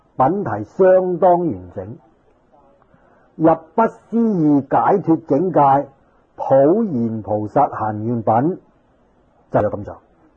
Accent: China; 我们中国人喜欢简单

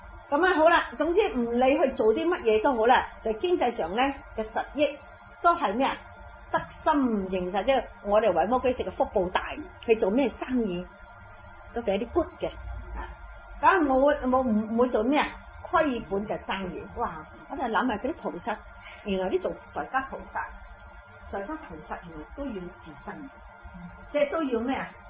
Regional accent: China; 那他有这样的文化背景，我们中国人，我们中国人每个人就要什么头高这么大

